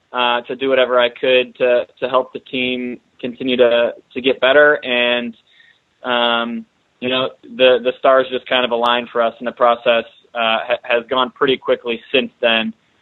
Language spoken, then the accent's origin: English; Cleveland, Ohio, United States; now in Pittsburgh, United States; I haven't spent a ton of time in Pittsburgh, mostly because I'm from Ohio. I'm from Cleveland